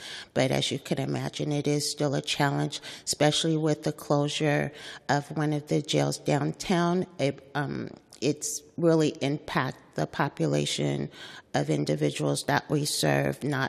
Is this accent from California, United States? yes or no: yes; San Francisco, California, United States; As someone born and raised in San Francisco in District 11